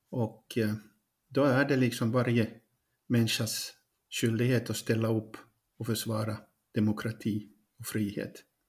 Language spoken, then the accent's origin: Swedish; Pedersöre, Ostrobothnia, Finland; now in Ukraine; Jag är barnfödd i Poromaa. Idag så heter det en kommun Pedersöre, det är i Österbotten. Och egentligen kom jag till Ukraina 2017 i form av arbetet.